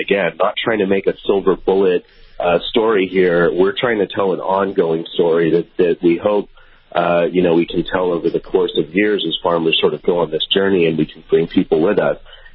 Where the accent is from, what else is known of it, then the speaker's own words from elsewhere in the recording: California, United States; I mean, I'm a kid from California.